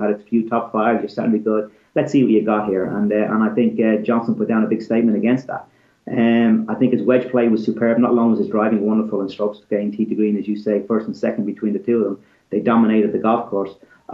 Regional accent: Ireland; we lose out as Irish people

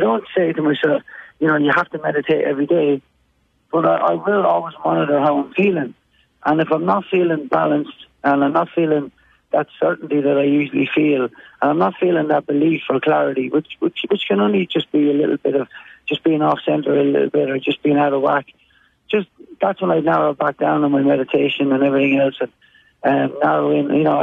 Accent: Ireland; I love that I grew up in Ireland.

